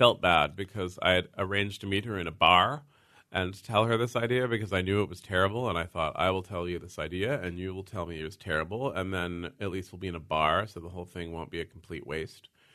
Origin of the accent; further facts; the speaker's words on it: San Francisco, California, United States; So I'm from San Francisco, which has a nice foggy, oceanic gloom to it.